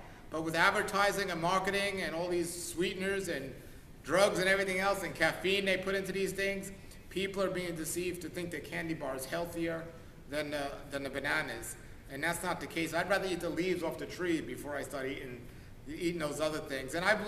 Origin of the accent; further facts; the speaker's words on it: New York, United States; And I am from New York, so let me clarify